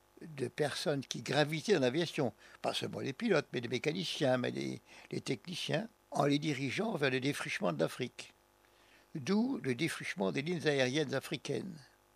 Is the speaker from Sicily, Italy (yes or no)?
no; Turin, Piedmont, Italy; born there; je suis né à Turin sur le cours du voyage, probablement avec un jour d'avance. D'où le fait que je suis turinois. Et qu'à l'origine, au début de ma vie, ayant eu une nounou italienne pendant très longtemps, je ne parlais que franc-italien, je ne savais pas parler français même.